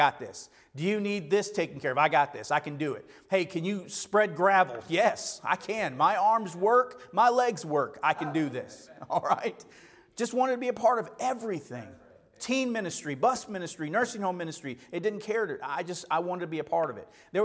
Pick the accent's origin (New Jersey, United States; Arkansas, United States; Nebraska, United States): Arkansas, United States; also born or lived in Illinois; I'm a northern kid. I was born right outside of Chicago. I moved to Arkansas when I was about 11 years old. And so I've lived in Arkansas longer than I ever lived in Illinois.